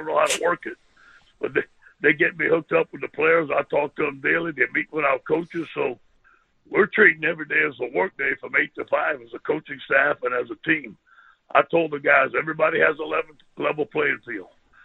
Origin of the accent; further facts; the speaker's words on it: Louisiana, United States; maybe the way I talk, my accent. I'm proud of being a Cajun.